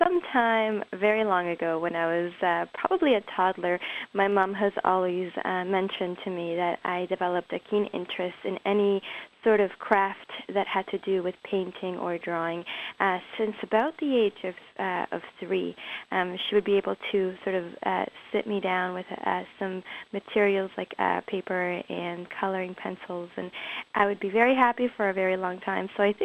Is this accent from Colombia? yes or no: yes; Colombia; now in Canada; I came from Colombia as a refugee to Canada with my mother